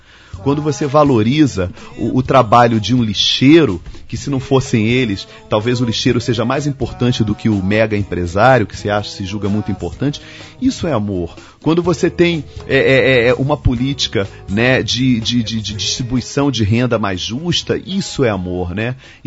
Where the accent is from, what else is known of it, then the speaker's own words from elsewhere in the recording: Rio de Janeiro, Brazil; Eu sou do Rio de Janeiro, mas eu vivo indo do norte, né, a centro-oeste, a sudeste, no país